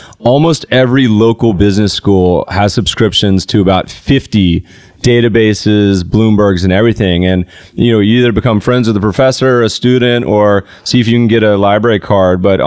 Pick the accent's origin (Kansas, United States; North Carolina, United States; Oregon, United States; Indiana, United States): North Carolina, United States; I grew up partially in North Carolina, and we grew up going to a lot of these redneck beaches, and I can say that because I'm Southern, I'm part redneck